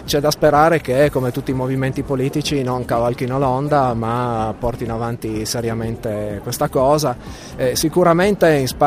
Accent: Turin, Piedmont, Italy; born there; partendo da Torino, che è la mia città natale

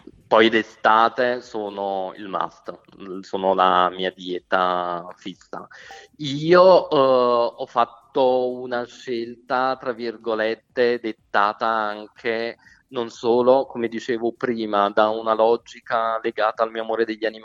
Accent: Caserta, Campania, Italy; also born or lived in Milan; now in Brescia, Italy; sono campano di Caserta, originario di Caserta, sì.

